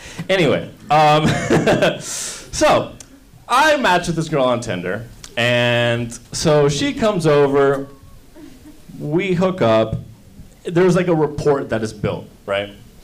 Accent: Miami, Florida, United States; I went to Florida State. I'm from Miami originally.

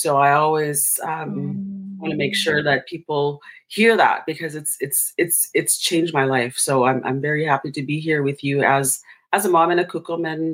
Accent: Manitoba, Canada; English is a second language; now in Winnipeg, Canada; I speak the second language that I grew up with and as English. So I come from Ban Bonnaby Cree Nation. It's an isolated, beautiful community surrounded by beautiful, clean water still.

